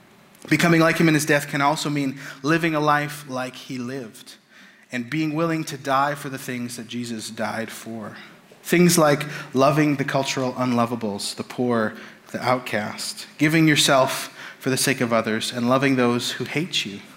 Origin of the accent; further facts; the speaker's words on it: Canada; accent: Canadian; I apologize for my Greek, my Canadian accent on the Greek there